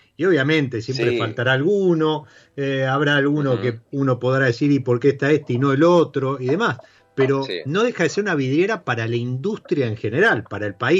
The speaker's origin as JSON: {"language": "Spanish", "country": "Argentina", "said": "¿Hoy tenemos una identidad como argentinos en la cocina?"}